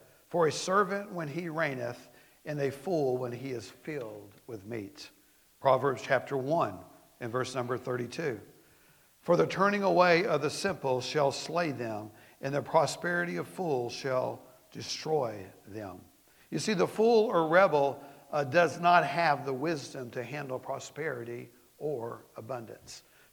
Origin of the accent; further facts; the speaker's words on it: Florida, United States; I remember one time that growing up in Florida, our dog really thought he wanted to catch that skunk until he did.